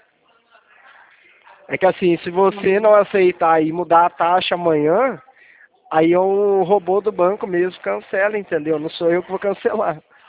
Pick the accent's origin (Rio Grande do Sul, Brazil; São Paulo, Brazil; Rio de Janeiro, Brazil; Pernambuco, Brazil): São Paulo, Brazil; Leme; sou aqui do interior de São Paulo também. A cidade chama Leme